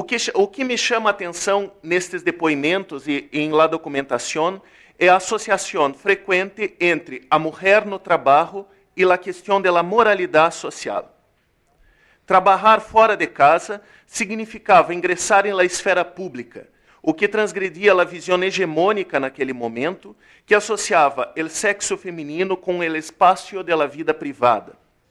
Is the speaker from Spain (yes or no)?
no; Brazil; Spanish is a second language; Peço perdón, pues no hablo español, soy brasileño, mas tentaré hablar despacito y una especie de portuñol.